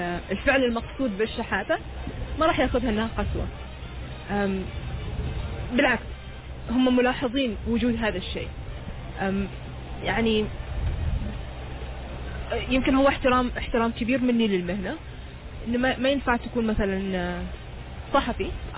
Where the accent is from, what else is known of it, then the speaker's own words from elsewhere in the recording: Oman; عندنا في عمان